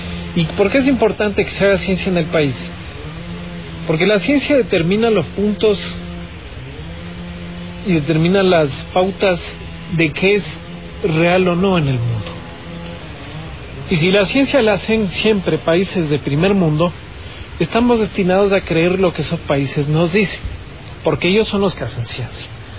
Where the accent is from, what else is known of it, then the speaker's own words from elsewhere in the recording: Ecuador; Como ecuatoriano en sí, digo, para mí es un orgullo poder todavía decir somos el país con más especies de orquídeas del mundo.